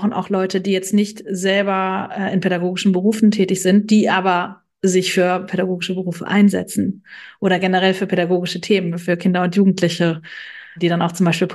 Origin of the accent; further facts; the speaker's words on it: Bonn, North Rhine-Westphalia, Germany; Ich war also sachkundige Bürgerin hier im Schulausschuss meiner Heimatstadt in Bonn.